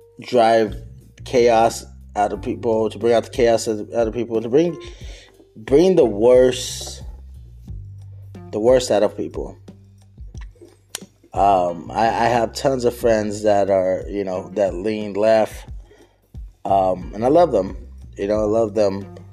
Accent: United States; as Americans and growing up in America, that was stuff that we used to look at as our freedoms

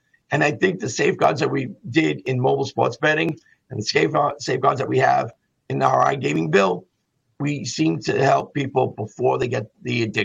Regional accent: New York City, New York, United States; But it was my hometown of Ozone Park, the saving of Aqueduct, that really got me involved

